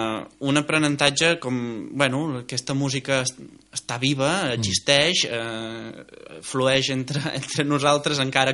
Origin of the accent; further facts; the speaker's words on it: La Bisbal, Catalonia, Spain; now in Barcelona, Spain; jo sóc de la Bisbal, en Martí és de Reus, vivim a Barcelona